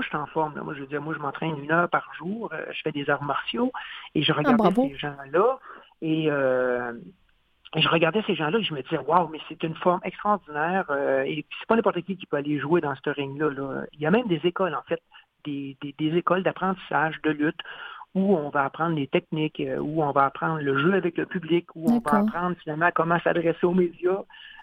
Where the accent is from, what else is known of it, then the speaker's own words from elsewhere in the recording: Quebec, Canada; quand j'étais jeune en Abitibi, moi, je viens de Sainte-Terre en Abitibi